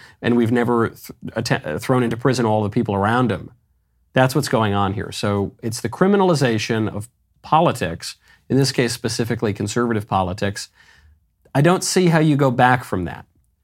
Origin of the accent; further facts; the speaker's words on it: New York, United States; Great guy, I'm a New Yorker, so obviously love Rudy.